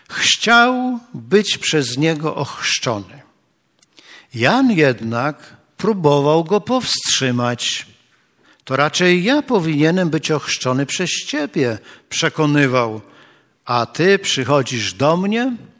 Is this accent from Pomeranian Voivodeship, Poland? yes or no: yes; Gdańsk, Pomeranian Voivodeship, Poland; bo my z Gdańska powinniśmy od czasu do czasu przynajmniej poczytać z Biblii Gdańskiej